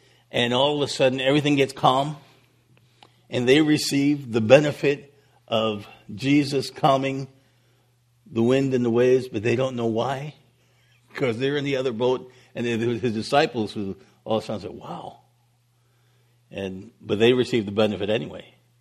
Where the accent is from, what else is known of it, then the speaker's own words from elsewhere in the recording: New York City, New York, United States; Now, I grew up in New York City. I know hardly anything about boats and fishing